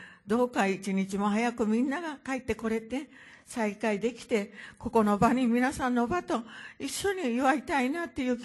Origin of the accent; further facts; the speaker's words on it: Kumamoto, Japan; 熊本から参りました